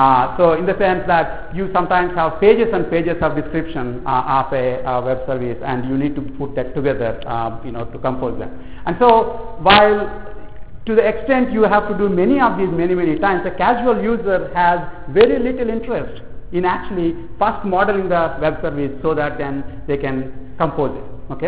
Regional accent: South India, India; I'm from South India, I can be spicy.

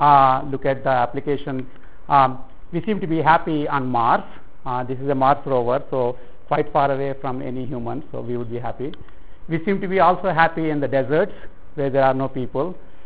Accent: India; accent: southwestern; So although you probably can't tell from my accent, which is very southwestern, I'm actually from India.

